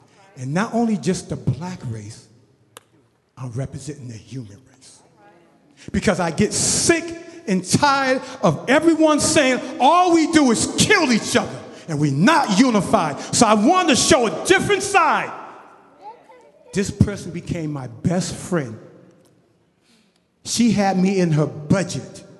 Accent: Roxbury, Massachusetts, United States; When I was growing up in Roxbury, Massachusetts, all we did was pro-black.

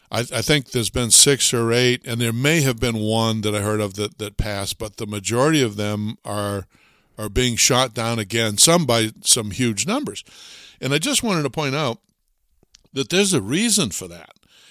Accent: Thetford, Vermont, United States; So I always use Thetford as an example, and I'll do that again. That's my hometown.

